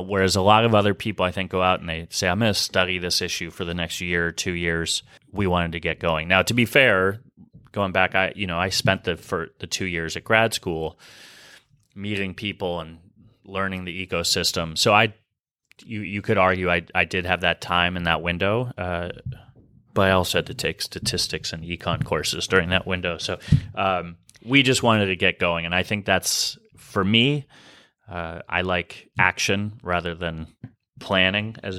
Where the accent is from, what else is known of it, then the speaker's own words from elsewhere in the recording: San Francisco, California, United States; I knew the philanthropic sector and the nonprofit sector a bit from growing up in San Francisco, but not a lot.